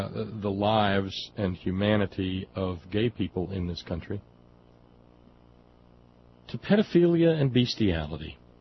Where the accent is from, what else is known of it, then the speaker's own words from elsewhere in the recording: Appalachia, United States; people in this country deemed not quite human enough for the full protection of the law, insofar as I'm an Appalachian person.